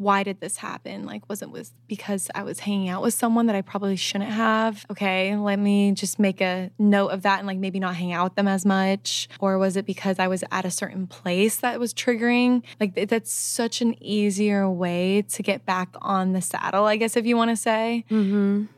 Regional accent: Midwest, United States; I'm from the Midwest

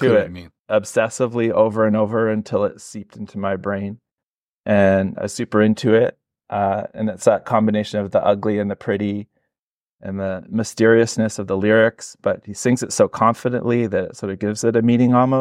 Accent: London, Ontario, Canada; So in the 90s, for me, like growing up in London, it's not like Toronto where everything is super available to you, but not a super small town, so kind of a halfway, you know.

